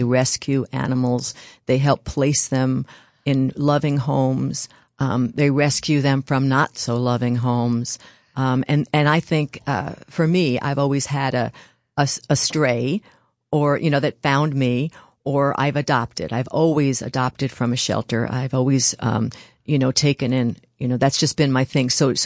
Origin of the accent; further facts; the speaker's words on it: New York, United States; I was raised here in the Catskill Mountains